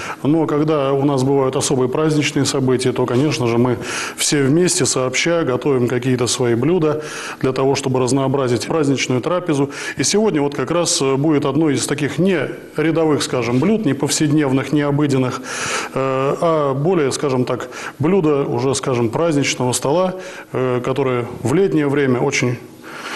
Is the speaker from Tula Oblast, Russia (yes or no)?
yes; Tula, Tula Oblast, Russia; Да, я коренной туляк.